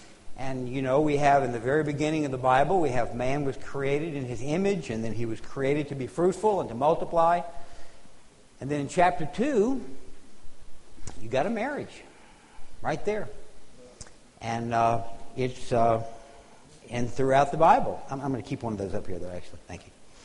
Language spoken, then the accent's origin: English; Oklahoma City, Oklahoma, United States; I am from Oklahoma City, Oklahoma, where I'm in the church life there